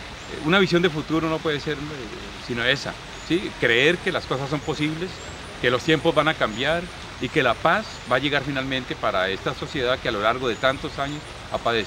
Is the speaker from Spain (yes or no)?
no; Colombia; Lo digo como un colombiano, que desde que nació lo que ha conocido son noticias, anécdotas, hechos de guerra y de violencia.